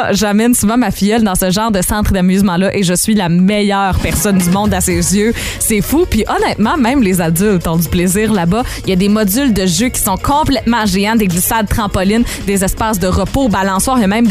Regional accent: Quebec, Canada; Je venais du Saguenay.

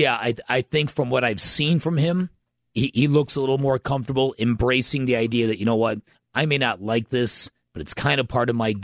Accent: Chicago, Illinois, United States; I've always, even growing up in Chicago, I always hated the Cowboys.

